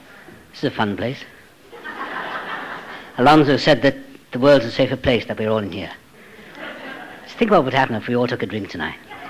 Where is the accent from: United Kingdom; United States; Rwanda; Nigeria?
United Kingdom; Wales; born there; I was born in South Wales.